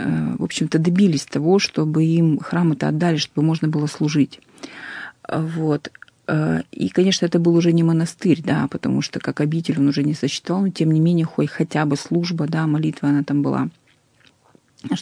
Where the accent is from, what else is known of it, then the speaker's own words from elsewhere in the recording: Nizhny Tagil, Sverdlovsk Oblast, Russia; я сама из Нижнего Тагила, поэтому для меня еще эта история очень близка.